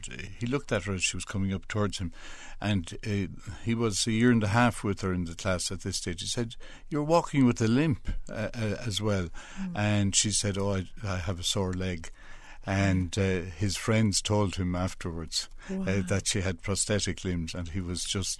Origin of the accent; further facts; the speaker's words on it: Ballymahon, Leinster, Ireland; Well, I grew up in a rural part of County Longford. Keane is the name of the parish close to. Ballymahon would be the town that most people would recognise.